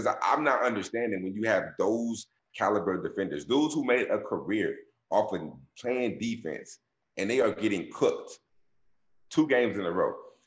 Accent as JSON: {"language": "English", "town": "Dallas", "region": "Texas", "country": "United States", "said": "Nikias, you might not know, I'm from Dallas."}